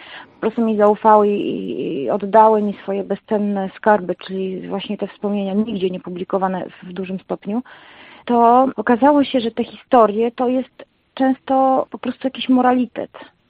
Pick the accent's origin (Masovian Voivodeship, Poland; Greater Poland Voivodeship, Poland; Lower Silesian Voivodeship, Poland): Masovian Voivodeship, Poland; Warsaw; born there; jeżeli ja jestem urodzoną warszawianką pierwszego pokolenia, urodziłam się w Warszawie, kocham to miasto, mimo że mam takie, no po kądzieli jestem kresowianką i podlasianką po mieczu, natomiast Warszawę kocham.